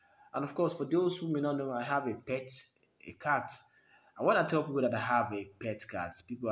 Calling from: Kaduna State, Nigeria; I come from Nigeria, I live in Nigeria, and as a matter of fact, I'm recording live from northwestern part of Nigeria, Kaduna State, and that's where I'm recording from.

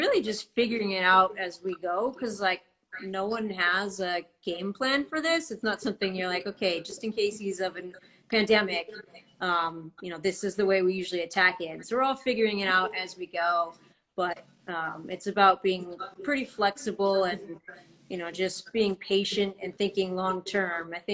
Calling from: Rochester Hills, Michigan, United States; But I'm out in Michigan right now. So we're downstate is kind of how Michiganders refer to it, in Rochester Hil

